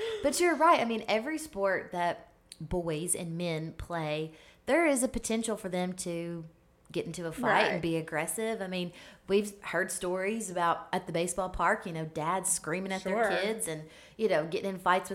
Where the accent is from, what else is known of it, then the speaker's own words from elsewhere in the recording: Kentucky, United States; also born or lived in Alabama; I grew up in Kentucky, but I never had gone to a hockey game. My parents weren't into hockey. And when we moved to Alabama